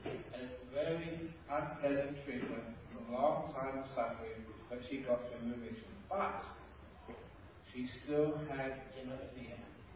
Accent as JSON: {"language": "English", "town": "Perth", "region": "Western Australia", "country": "Australia", "tie": "born or raised there", "said": "one of those was last year in my hometown in Australia, of Perth, Western Australia"}